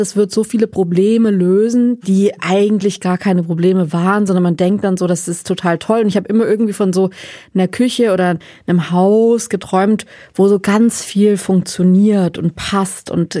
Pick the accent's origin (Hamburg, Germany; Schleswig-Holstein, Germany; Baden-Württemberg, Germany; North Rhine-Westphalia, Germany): North Rhine-Westphalia, Germany; Ich bin Junge, bin einfach aufgewachsen in NRW